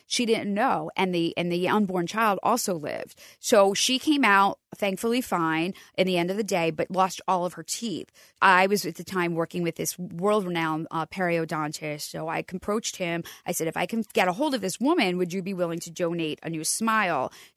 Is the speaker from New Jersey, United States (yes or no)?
yes; Medford, New Jersey, United States; I'm not. I'm from Medford, New Jersey. I grew up in Medford, just outside of Cherry Hill